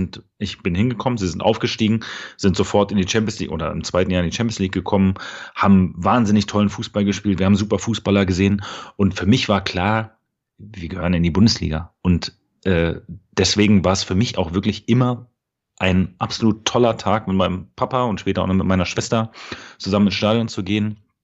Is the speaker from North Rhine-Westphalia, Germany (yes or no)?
no; Berlin, Germany; ich bin im schönen Berlin-Spandau geboren. Bin dort auch aufgewachsen, später nach Charlottenburg gezogen, Charlottenburg-Wilmersdorf. Und ja, habe mir so das Berlin immer weiter so zu meinem gemacht, also so ein bisschen den Horizont erweitert. Und zum Studium bin ich dann aber nach Dortmund gekommen.